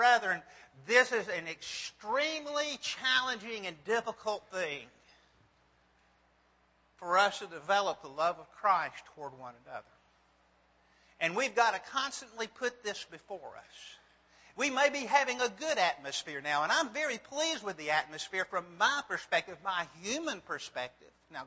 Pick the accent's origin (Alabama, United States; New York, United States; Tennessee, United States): Alabama, United States; Birmingham; I grew up in the Birmingham area